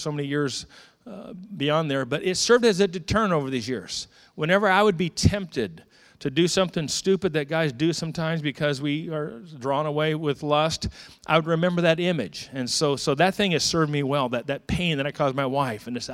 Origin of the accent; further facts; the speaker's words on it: Bakersfield, California, United States; I'm born and raised in Bakersfield, BHS driller.